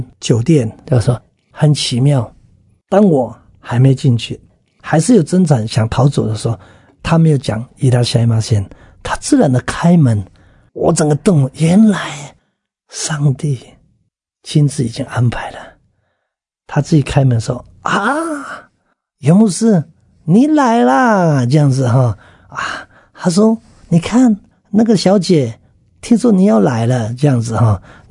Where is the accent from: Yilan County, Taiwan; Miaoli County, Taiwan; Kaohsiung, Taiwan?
Yilan County, Taiwan; Datong; born there; 我在小的时候，我出生在宜兰的大同乡